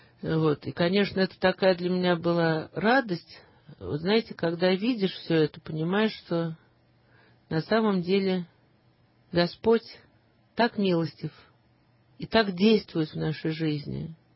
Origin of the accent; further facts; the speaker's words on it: Moscow, Russia; Это не потому, что я из Москвы.